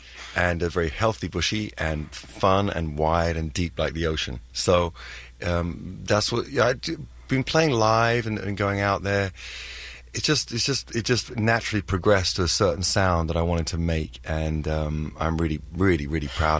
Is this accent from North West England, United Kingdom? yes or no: no; London, United Kingdom; I'm from London, so I hadn't really heard of K Rock.